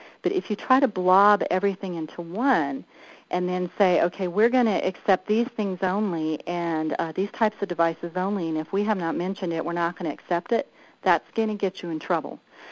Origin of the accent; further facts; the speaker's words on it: Colorado, United States; I just kind of grabbed a bunch of policies that I've seen different entities develop in my home state of Colorado.